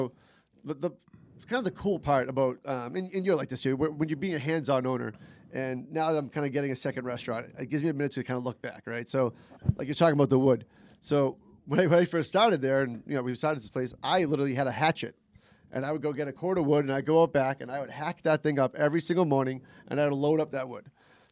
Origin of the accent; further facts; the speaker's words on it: Braintree, Massachusetts, United States; No, I grew up in Braintree, actually.